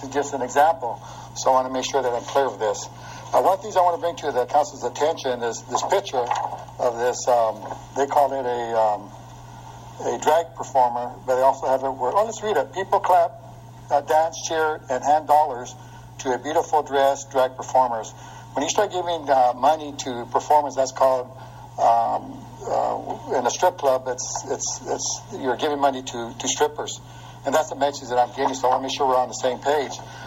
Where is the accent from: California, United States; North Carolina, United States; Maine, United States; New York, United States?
California, United States; Visalia; I'm proud to say that I'm from Visalia.